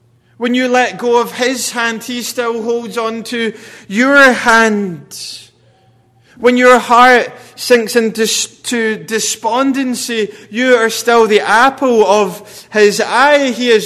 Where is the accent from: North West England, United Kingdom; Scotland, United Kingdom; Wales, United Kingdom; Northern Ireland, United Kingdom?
Scotland, United Kingdom; And growing up in Scotland and state school, we used to say if someone mistreated you